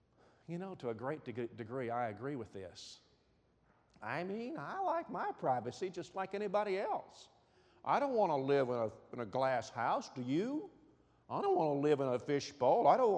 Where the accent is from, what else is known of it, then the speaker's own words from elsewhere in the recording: Alabama, United States; I'm from Alabama. I know about meth labs.